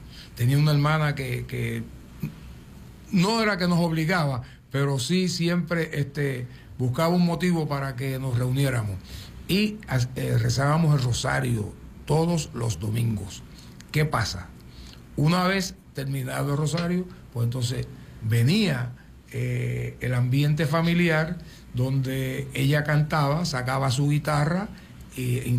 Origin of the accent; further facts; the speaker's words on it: Santurce, Puerto Rico; Bueno, pues yo soy natural de Santurce. Actualmente, pues se le llama San Juan, ¿verdad? Porque es el área metropolitana en Puerto Rico. Pero realmente su nombre de nuestros ancestros es San Mateo de Cangrejos, para ser bien específico.